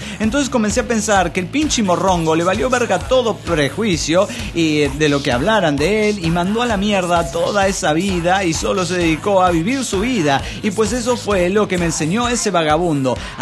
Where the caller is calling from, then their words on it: Washington, United States; de Washington.